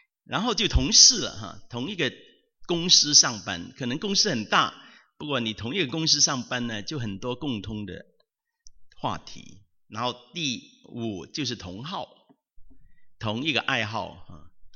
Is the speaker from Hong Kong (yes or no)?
yes; Shau Kei Wan, Hong Kong; moved away as an adult; 大家同样是筲箕湾来的，我是筲箕湾的长大的，我被困筲箕湾有大概二十几年，然后就出国了。